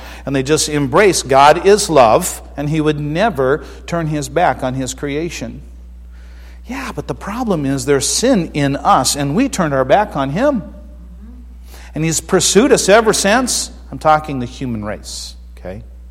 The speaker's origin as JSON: {"language": "English", "region": "Arizona", "country": "United States", "moved": "yes", "said": "I'm from Arizona. You know what moss is? It's something you hear about that somebody else has. I moved to the Northwest."}